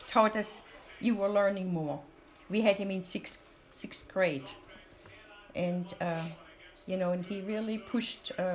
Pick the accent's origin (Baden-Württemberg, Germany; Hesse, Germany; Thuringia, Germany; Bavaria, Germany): Baden-Württemberg, Germany; Heilbronn; English is a second language; I grew up in Germany, more west of, southwest of Germany, in Heilbronn. I was born in Heilbronn.